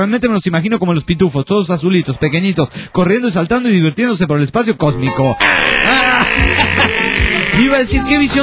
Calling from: Resistencia, Chaco, Argentina; de Resistencia Chaco, República Argentina.

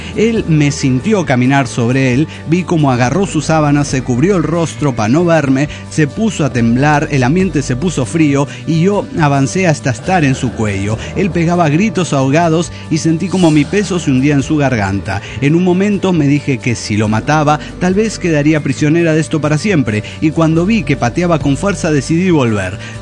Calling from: Saltillo, Coahuila, Mexico; de Saltillo, Coahuila.

